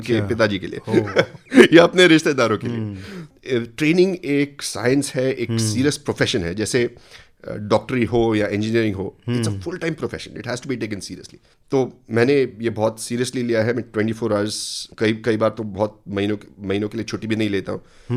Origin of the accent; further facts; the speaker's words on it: Pune, Maharashtra, India; born there; मेरी पैदाइश पुणे में हुई है